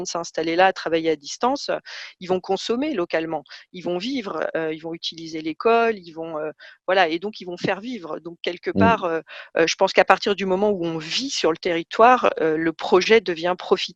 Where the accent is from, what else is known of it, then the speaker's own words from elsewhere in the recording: Paris, Île-de-France, France; Moi je suis née à Paris, j'ai grandi à Paris, mais mes grands-parents étaient sartois, on y allait un week-end par mois, voilà, à la campagne, on la connaissait.